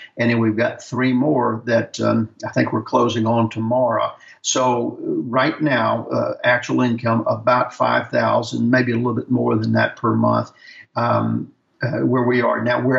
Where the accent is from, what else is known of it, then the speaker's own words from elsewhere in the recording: Louisiana, United States; and I'm from Louisiana, and we used to call that lagniappe, just a little bit extra, a little bit more.